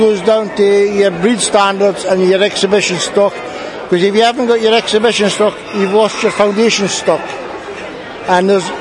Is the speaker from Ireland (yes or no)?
no; United Kingdom; No, it doesn't matter to me. I'm British and that's it.